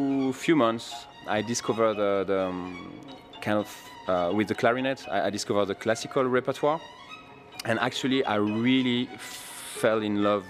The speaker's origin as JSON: {"language": "English", "country": "France", "said": "from France."}